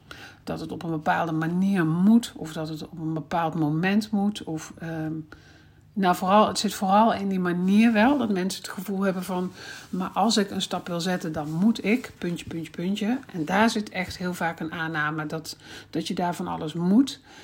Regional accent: North Brabant, Netherlands; now in Gelderland, Netherlands; Ook al woon ik in het land van Maas en Waal, waar dat volop wel gebeurt. Ik heb het vroeger heel veel gedaan. Ik kom uit Brabant en heb daar echt uitgebreid carnaval gevierd, jarenlang. Maar sinds ik naar Gelderland ben verhuisd, eigenlijk niet meer.

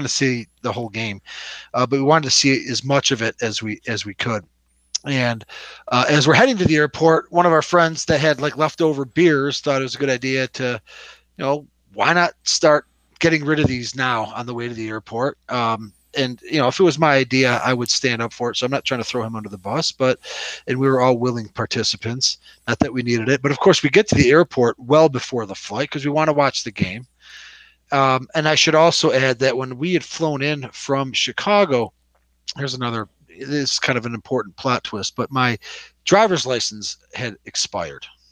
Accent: Ireland; And just being Irish and, you know, this is going to be hard to believe, Andy

